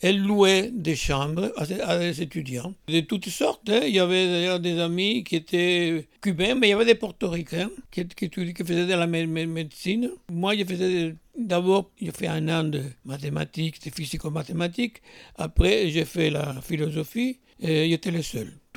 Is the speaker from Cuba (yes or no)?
yes; Cuba; moved away as an adult; Je suis parti de Cuba, j'avais plus de 25 ans, alors donc il y a un quart de siècle que j'ai passé avant à Cuba. Toute mon enfance dans un petit village